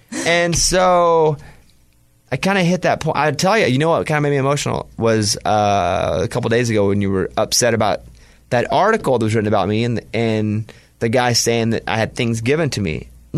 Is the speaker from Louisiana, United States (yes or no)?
no; Mount Pine, Arkansas, United States; He's from Delight, Arkansas. And if I'm from Mount Pine, Arkansas, I tell the story.